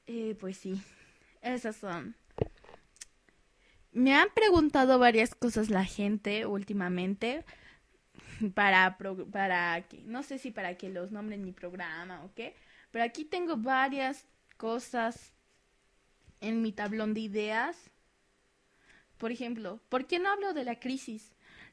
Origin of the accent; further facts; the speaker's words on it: Mexico; los únicos que no estamos saliendo de la crisis en el mundo somos los mexicanos